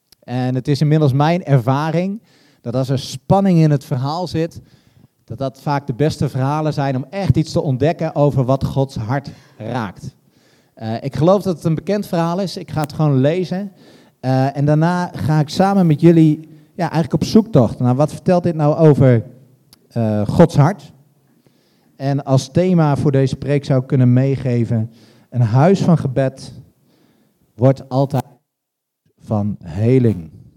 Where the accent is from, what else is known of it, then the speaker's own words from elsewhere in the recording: Zwolle, Overijssel, Netherlands; Ik kom uit Zwolle, dus praktisch om de hoek.